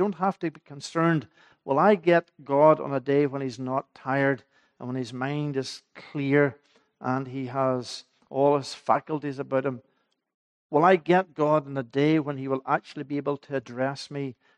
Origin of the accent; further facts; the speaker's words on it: Ballylagan, Northern Ireland, United Kingdom; the church in Ballylagan, where I grew up